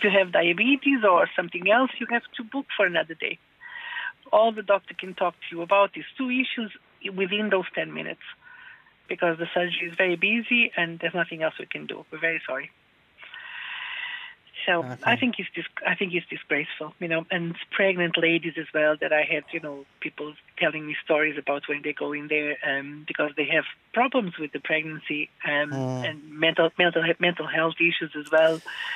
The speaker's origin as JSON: {"language": "English", "region": "Lisbon", "country": "Portugal", "lives_now": "Galway, Ireland", "said": "I am actually from Galway, well, originally from Lisbon, but living in Galway now for the last 25 years."}